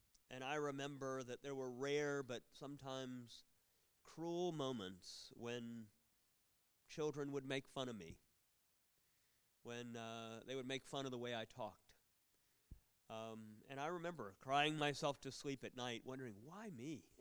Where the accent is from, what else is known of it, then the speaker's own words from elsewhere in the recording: Tampa, Florida, United States; I was born in Tampa, Florida. That's where I grew up.